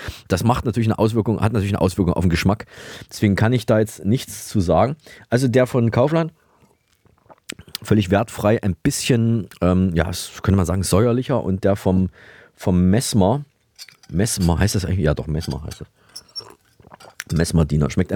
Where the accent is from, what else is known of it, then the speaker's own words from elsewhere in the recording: Saalfeld, Thuringia, Germany; born there; Königssee ist eine kleine Stadt in Thüringen, in der Nähe meiner Geburtsstadt Saalfeld.